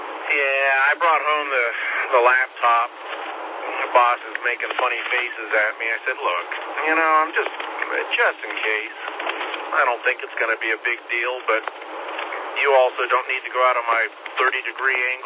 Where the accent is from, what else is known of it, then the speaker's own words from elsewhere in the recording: California, United States; I got brothers that, well, I grew up in California, as you can tell.